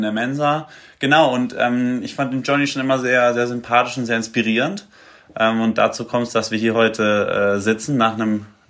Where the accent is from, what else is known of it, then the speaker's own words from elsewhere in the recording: Canary Islands, Spain; ich bin auf Fuerteventura geboren und aufgewachsen. Meine Eltern sind beide deutsch.